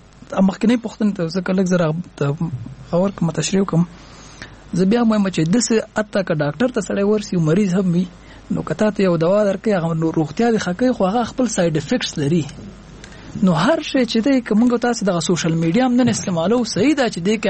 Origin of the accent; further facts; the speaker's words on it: Kabul, Afghanistan; born there; مونږ پخوا په مزه په خیرخانه کې پیدا شوم